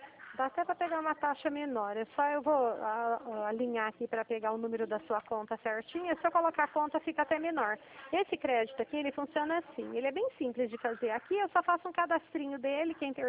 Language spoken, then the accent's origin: Portuguese; Dracena, São Paulo, Brazil; falar que eu sou aqui de Dracena pra você poder lembrar de mim depois